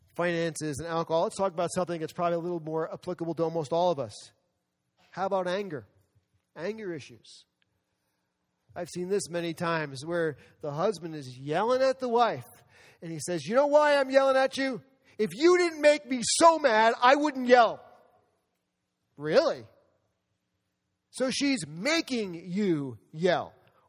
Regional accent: New York City, New York, United States; Where I grew up in New York City

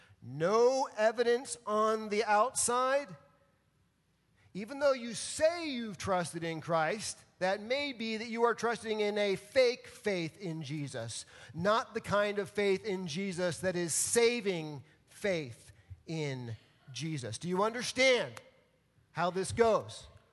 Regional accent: New York, United States; I'm a New Yorker

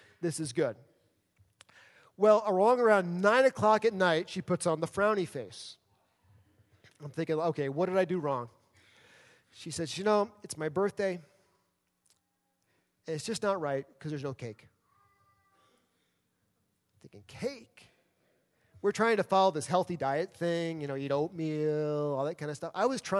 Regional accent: New York City, New York, United States; Where I grew up in New York City

